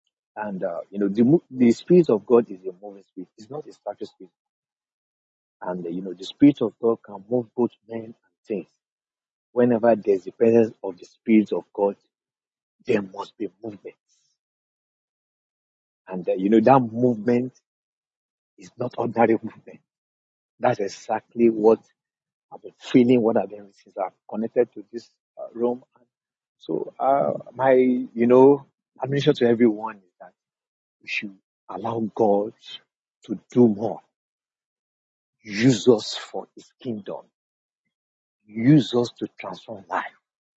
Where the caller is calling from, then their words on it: Nigeria; I'm connecting from Nigeria.